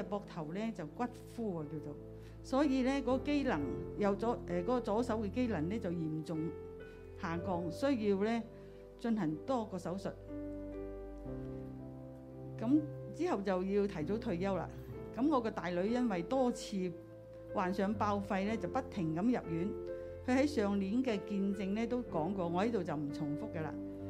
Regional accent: Guangzhou, Guangdong, China; born there; 是 Annie 小组的组员。我在内地广州出世，在屋企排行最小。

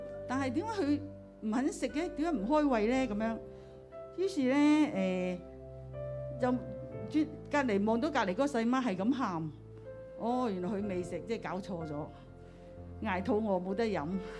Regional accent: Guangzhou, Guangdong, China; born there; 是 Annie 小组的组员。我在内地广州出世，在屋企排行最小。

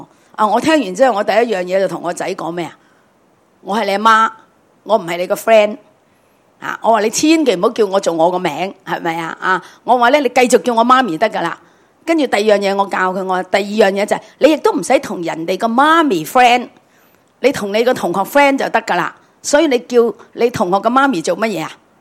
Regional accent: China; 其实因为我觉得我系中国人，咁我要教佢尊重我哋

